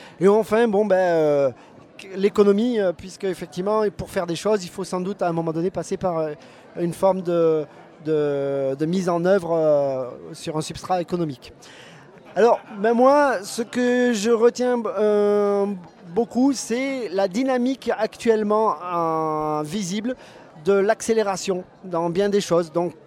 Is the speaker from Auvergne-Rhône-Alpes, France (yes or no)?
yes; Grignan, Auvergne-Rhône-Alpes, France; Alors, effectivement, je suis drômois de naissance. J'ai grandi à Grignan.